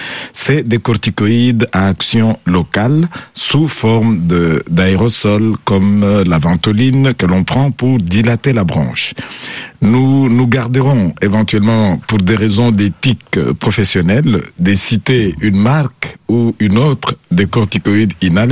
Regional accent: DR Congo; Chez moi, au Congo, un mois de traitement de cette nature-là coûte au bas mot $35.

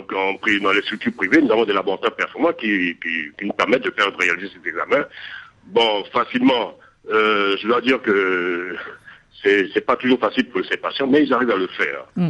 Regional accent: Côte d’Ivoire; c'est le premier cancer de l'homme chez nous en Côte d'Ivoire après 50 ans.

